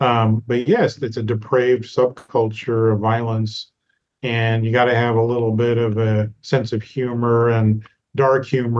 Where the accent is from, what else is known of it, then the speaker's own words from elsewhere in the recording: Kansas, United States; Well, I grew up in Kansas. My father was a psychiatrist.